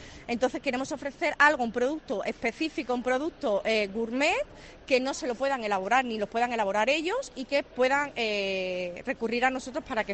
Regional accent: Seville, Andalusia, Spain; moved away as an adult; also born or lived in Madrid; now in Asturias, Spain; soy de Sevilla, con 18 años me fui para Madrid

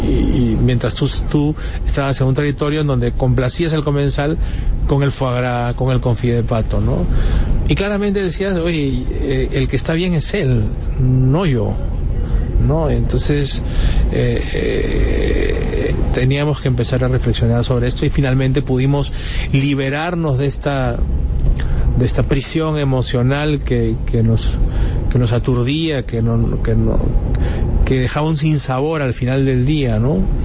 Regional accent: Peru; no solamente como cocinero, sino como peruano, que emocionalmente temeroso de lo propio

